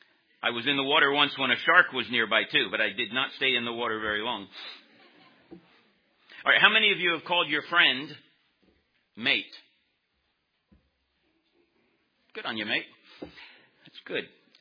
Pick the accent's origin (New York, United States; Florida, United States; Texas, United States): Florida, United States; Hollywood; also born or lived in Miami, United States; I'm from Florida, born in Miami, Florida. Moved to Hollywood, Florida when I was just young.